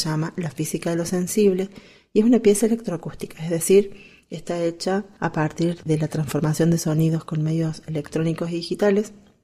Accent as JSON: {"language": "Spanish", "region": "Córdoba", "country": "Argentina", "said": "soy de Córdoba, Argentina."}